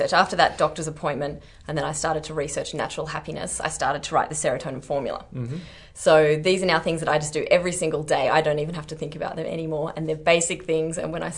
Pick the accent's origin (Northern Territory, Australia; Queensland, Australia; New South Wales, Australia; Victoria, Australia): Victoria, Australia; Mansfield; Oh, I'm pretty much both. Okay. I grew up near Mansfield.